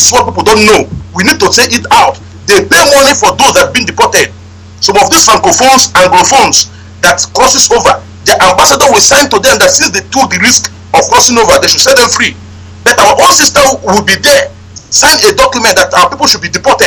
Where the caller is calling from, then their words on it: Morocco; I'm calling from Morocco.